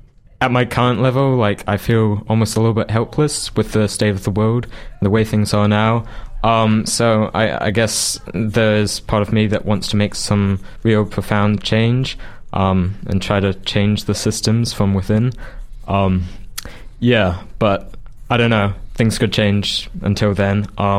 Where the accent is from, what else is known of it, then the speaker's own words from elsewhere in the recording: Nelson, New Zealand; born there; also born or lived in Auckland; now in Dunedin, New Zealand; I was born in Nelson. I spent quite a few years in Auckland before moving to Dunedin mainly, and I spent the past 6 or 7 years here in Dunedin.